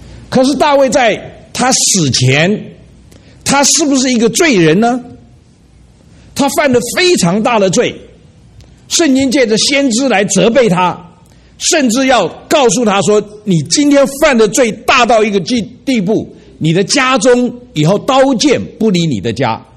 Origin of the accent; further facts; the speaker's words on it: China; 可是他到了我们中国人中间，也是跨过了他的文化、他的种族，在我们中间活出了基督的爱。